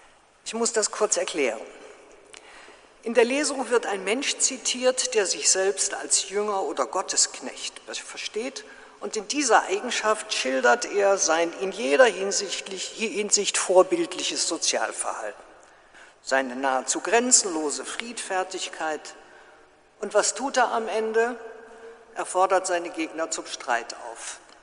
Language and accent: German; Münster, North Rhine-Westphalia, Germany; Selbstverständlich bin ich in Münster aufgewachsen, durch alle Höhen und Tiefen des Kirchenjahres mitgeschleppt worden